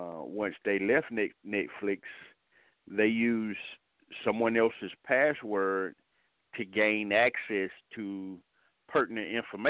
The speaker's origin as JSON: {"language": "English", "town": "Atlanta", "region": "Georgia", "country": "United States", "tie": "born or raised there", "said": "I've been in Atlanta all my life, which is 50 years."}